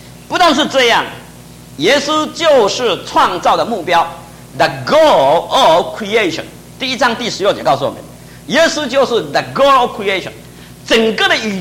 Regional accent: China; 我们不是说犹太人，我们中国人一样，很幸亏啊，我是在家里面的首生的男孩子。

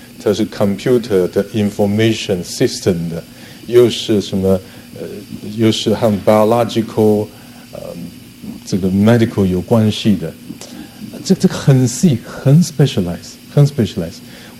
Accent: China; 我们中国人是人治的，不是法治的，所以在公司或者在机构里面都讲人情。

